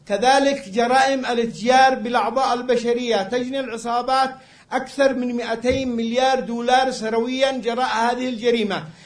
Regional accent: Yemen; بلادنا اليمن

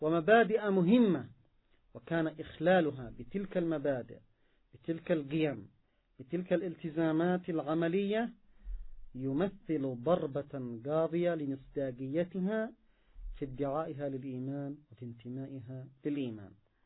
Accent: Yemen; مواقفهم العدائية ضد أبناء الأمة، سواء عندنا في اليمن أو في فلسطين أو في أقطار أخرى من أبناء الأمة

